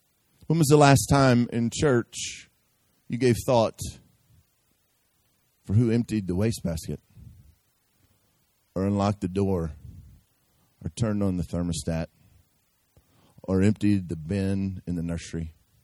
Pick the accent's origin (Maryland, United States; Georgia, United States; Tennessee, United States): Tennessee, United States; Memphis; I'm from Memphis, all right?